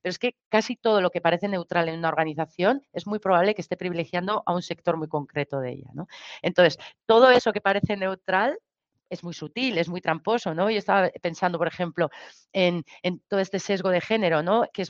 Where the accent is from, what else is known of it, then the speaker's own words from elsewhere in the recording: Basque Country, Spain; porque yo vengo de Euskal Herria, que es un territorio que acaba de plantear la primera huelga general feminista